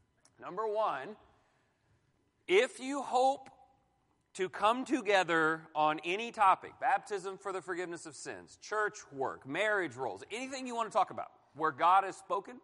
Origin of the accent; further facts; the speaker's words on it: Houston, Texas, United States; So, for instance, I was raised in Houston, Texas. I went to the Astrodome for the first time in 1986.